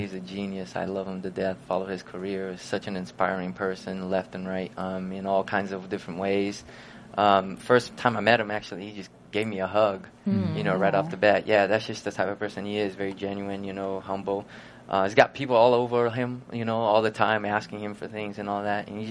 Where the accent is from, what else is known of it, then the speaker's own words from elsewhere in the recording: Brazil; Yeah, no, I'm from Brazil.